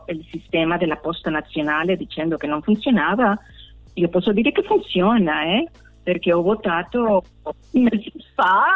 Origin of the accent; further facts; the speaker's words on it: Colombia; now in United States; io sono nata, cresciuta in Colombia